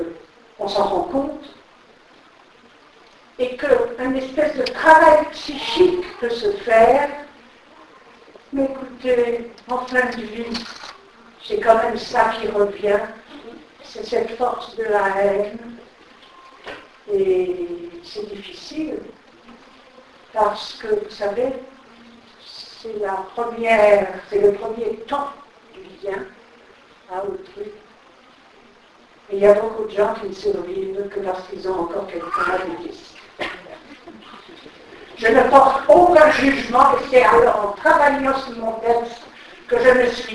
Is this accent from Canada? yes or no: no; Grand Est, France; je suis alsacienne, qui se voulait. Et les alsaciens nagent quand même un peu dans la dialectique de la langue allemande